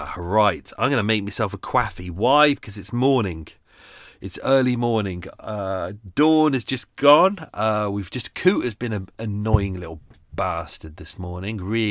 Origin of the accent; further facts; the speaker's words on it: London, United Kingdom; ….